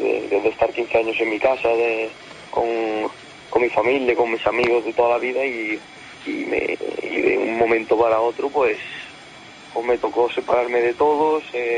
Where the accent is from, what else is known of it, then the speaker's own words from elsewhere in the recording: Curtis, Galicia, Spain; Curtis, La Coruña.